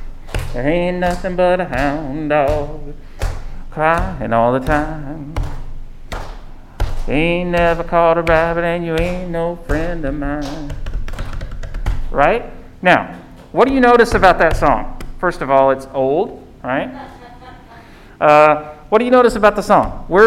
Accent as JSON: {"language": "English", "town": "Mitchell County", "country": "United States", "tie": "born or raised there", "said": "I remember growing up in Little Mitchell County"}